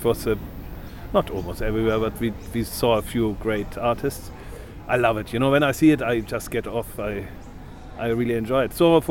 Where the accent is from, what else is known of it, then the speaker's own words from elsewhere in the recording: Lower Saxony, Germany; English is a second language; I grew up in West Germany, on the east border, in near Helmstedt, Braunschweig, this area. And I'm one of five kids out of a socially very low family in these times.